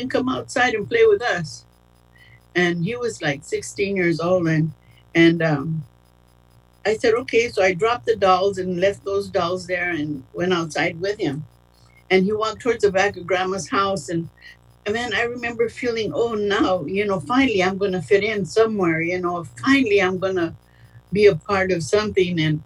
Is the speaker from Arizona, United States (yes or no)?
yes; Arizona, United States; I'm born and raised in Arizona on a reservation. I'm a Native American, and my given name on the reservation was … I hated that name growing up.